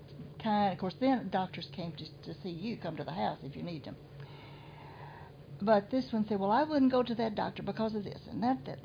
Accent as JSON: {"language": "English", "town": "Louisville", "region": "Kentucky", "country": "United States", "said": "But when we came from Louisville and would visit my uncles that lived there in the summertime, you could not, we just couldn't stand that water."}